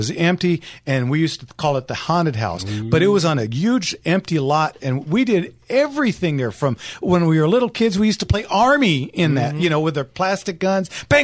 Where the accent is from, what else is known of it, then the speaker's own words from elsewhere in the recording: West Covina, California, United States; I grew up here in California. I went to West Covina High School, class of 78.